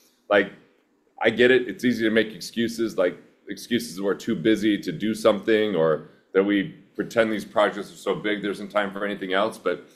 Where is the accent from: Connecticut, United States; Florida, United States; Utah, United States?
Utah, United States; Price; I'm from Price, Utah. I don't even know how to speak English hardly.